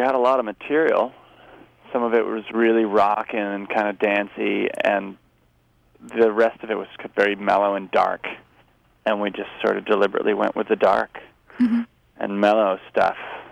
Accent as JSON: {"language": "English", "country": "Nicaragua", "tie": "born or raised there", "said": "and I grew up in Nicaragua in the 80s, from 1980 to 1989."}